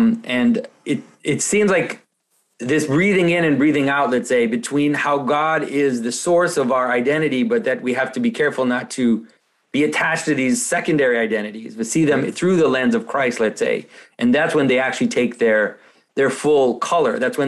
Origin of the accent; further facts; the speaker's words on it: France; first language French; English is a second language; now in Canada; So I'm French, right? My first language is French, but I live in Canada.